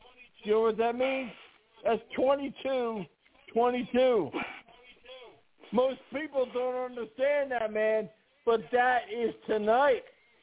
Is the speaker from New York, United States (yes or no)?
yes; Harlem, New York, United States; also born or lived in Bronx; I'm from the Bronx, but you know what? I was raised in Harlem, New York.